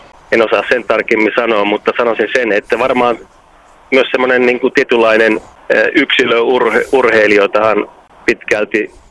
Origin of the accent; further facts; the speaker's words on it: Lapua, South Ostrobothnia, Finland; sitten sitä kautta Lapualla, mistä olen lähtöisin